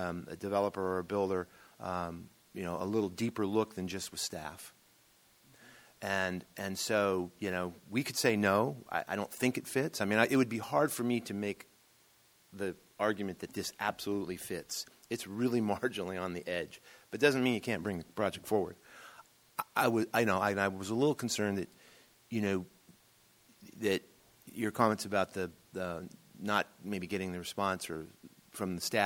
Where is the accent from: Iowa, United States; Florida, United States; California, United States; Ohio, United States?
California, United States; born there; I was born in California, and I've seen a lot of missions.